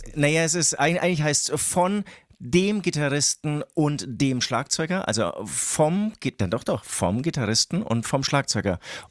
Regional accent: Bavaria, Germany; Genau, aber ich komme ja aus Franken

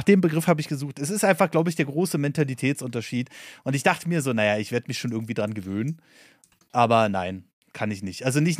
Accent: Berlin, Germany; als Berliner kommst du in Baden-Württemberg nicht klar.

